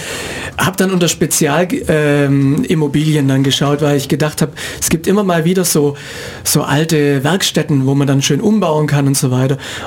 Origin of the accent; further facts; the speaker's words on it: Neu-Ulm, Bavaria, Germany; also born or lived in Ulm; Schwabe, ich bin direkt hier in Ulm geboren, ja, und dann in Neu-Ulm zur Schule gegangen.